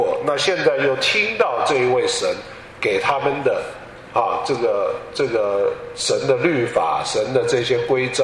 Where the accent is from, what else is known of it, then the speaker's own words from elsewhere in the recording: China; 我们中国人非常了解这个东西，所以呢我们今天跟神又吃又喝。